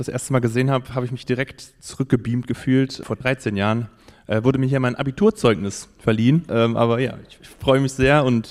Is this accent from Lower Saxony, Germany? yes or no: yes; Wietzen, Lower Saxony, Germany; Alles, was so mit Landwirtschaft zu tun hat, das kenne ich so selber vom Dorf hier. Ich komme so aus Wietzen, Nordkreis.